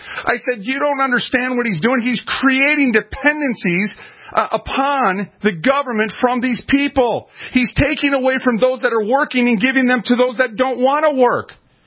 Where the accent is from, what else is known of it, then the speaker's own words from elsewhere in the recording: Minneapolis, Minnesota, United States; I was raised in North Minneapolis. That was the hood, as you would know it, or as it would be called.